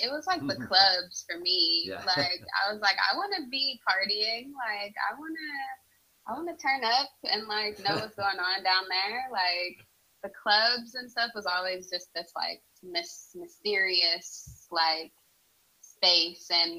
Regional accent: Las Vegas, Nevada, United States; Both of my parents are also born and raised in Vegas.

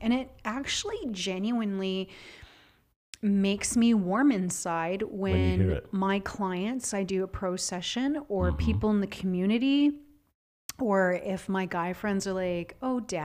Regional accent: United States; I'm American. I'll do what the fuck I want.

